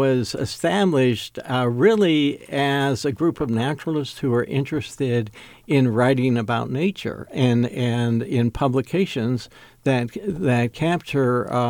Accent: Pittsburgh, Pennsylvania, United States; I grew up in Pittsburgh, and the legacy of rivers in Pittsburgh, you have two rivers that come together to form a third

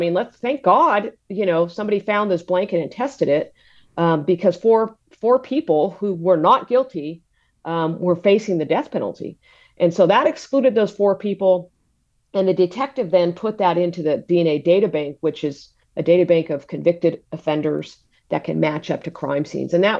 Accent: Sacramento, California, United States; I grew up in Sacramento, so it was almost like the East Area Rapist. Everybody knew about it.

